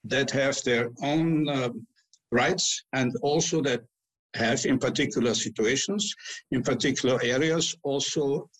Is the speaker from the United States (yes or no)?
no; Tyrol, Austria; I am from Tyrol myself, as our Tyrolean brothers and sisters in Italy were concerned